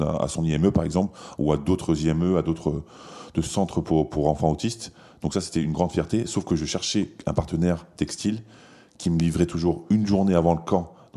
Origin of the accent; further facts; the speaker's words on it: Grand Est, France; Les temps sont durs, je viens de Lorraine, moi